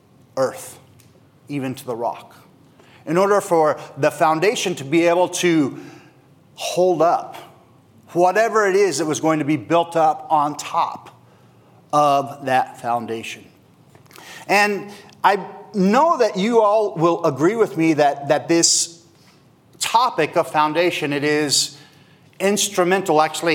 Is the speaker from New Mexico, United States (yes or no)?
yes; New Mexico, United States; Now, I'm from New Mexico, and what is New Mexico famous for? It's dry, right?